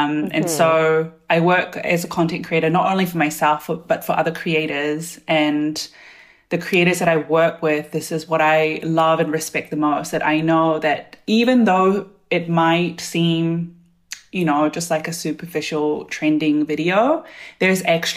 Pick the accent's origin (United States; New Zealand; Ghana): New Zealand; born or raised there; also born or lived in South Korea; now in Berlin, Germany